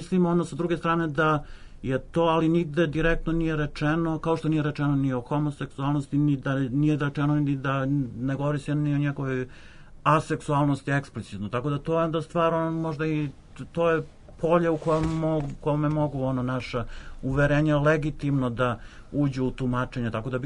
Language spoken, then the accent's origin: Serbian; Vojvodina, Serbia; ja dolazim iz Vojvodine